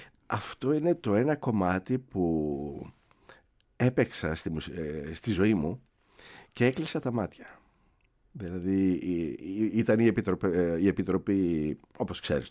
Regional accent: Cyprus; now in Greece; Εγώ μεγάλωσα στην Μουσική Ακαδημία του πατέρα μου στην Κύπρο

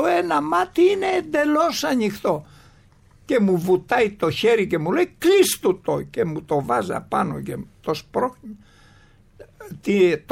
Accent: Karaiskakis, Western Greece, Greece; Εγώ είμαι καταγωγή από την Έτωλα Καρνανία, χωριό Καραϊσκάκη που είναι σχεδόν ενωμένο με τον Αστακό, από τον Αστακό δηλαδή.

